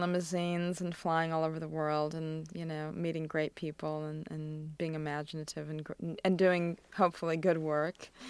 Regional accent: Arizona, United States; I'm Jewish. I grew up in Arizona, and there was that kind of, you know, detached experience we'd both had

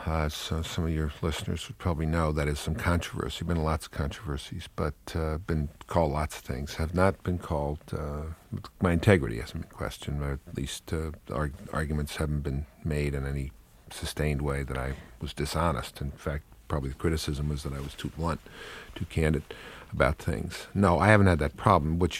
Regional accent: Brooklyn, New York, United States; also born or lived in Boston, Massachusetts; I grew up as a Democrat. I grew up in Brooklyn, New York, Irish Catholic. I didn't know any Republicans.

